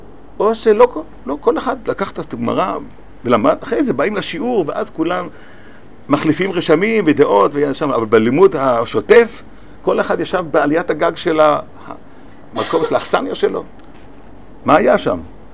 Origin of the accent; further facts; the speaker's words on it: Bnei Brak, Tel Aviv District, Israel; אני פה גדלתי בבני ברק, פאר הישיבות.